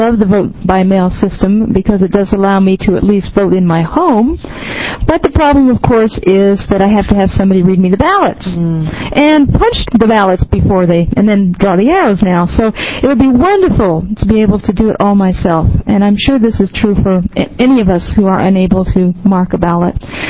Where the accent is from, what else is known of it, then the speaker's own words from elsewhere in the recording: Eugene, Oregon, United States; I'm from Eugene, Oregon, and I am honored to be able to speak in support of this bill.